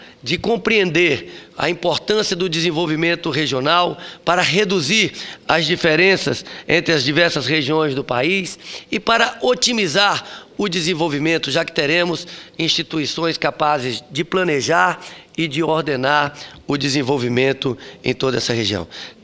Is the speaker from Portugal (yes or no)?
no; Brasília, Federal District, Brazil; a minha satisfação como brasiliense, como senador que tem a honra de representar o Distrito Federal nesta casa